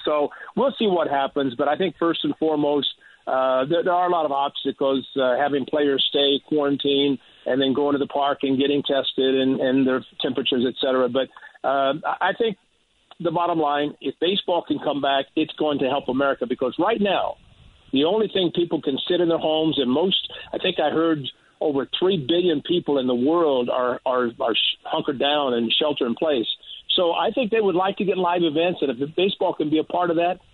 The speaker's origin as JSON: {"language": "English", "region": "Illinois", "country": "United States", "tie": "born or raised there", "said": "I grew up in Southern Illinois, so I know the heat."}